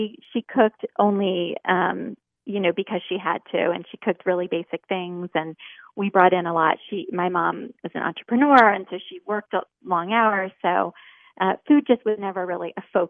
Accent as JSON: {"language": "English", "town": "Reston", "region": "Virginia", "country": "United States", "tie": "born or raised there", "said": "So I grew up in Reston, Virginia, which is in the Washington D.C. area."}